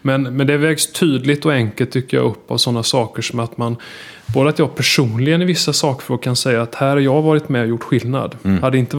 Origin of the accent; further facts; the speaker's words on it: Gothenburg, Västra Götaland County, Sweden; Jag är uppvuxen i södra Göteborg. Askim, i närheten av Frölunda i Göteborg.